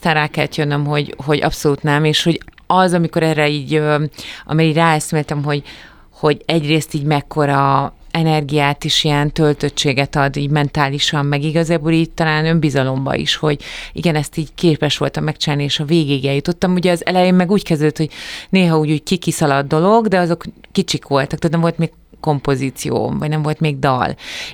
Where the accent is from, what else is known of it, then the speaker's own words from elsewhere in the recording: Hódmezővásárhely, Csongrád-Csanád, Hungary; Ugye Szegeden jártam, azért az már Hódmezővásárhelyhez képest, ahol fölnőttem, már egy komolyabb program kínálattal rendelkezett. Bár én nagyon sok időt voltam Budapesten, mert az anyai nagymamám Budapesten élt